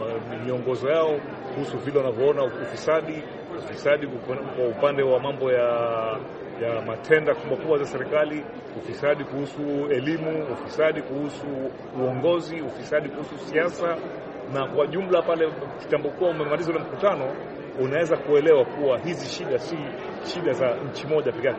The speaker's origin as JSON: {"language": "Swahili", "country": "Kenya", "said": "Nafikiri kule kwetu Kenya mambo yanabadilika sana."}